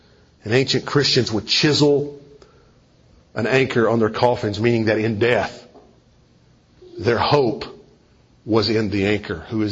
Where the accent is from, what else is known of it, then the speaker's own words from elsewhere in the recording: Kentucky, United States; Growing up in East Kentucky, we didn't have the flat grounds like we have here to grow gardens.